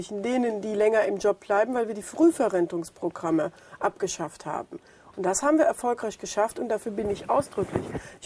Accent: Rhineland-Palatinate, Germany; Ich komme ja auch aus Rheinland-Pfalz wie er.

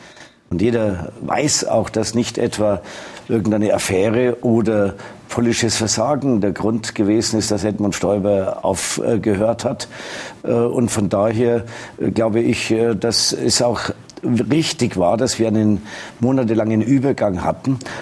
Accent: Nuremberg, Bavaria, Germany; born there; ich bin ja Nürnberger von Geburt und von Herzen

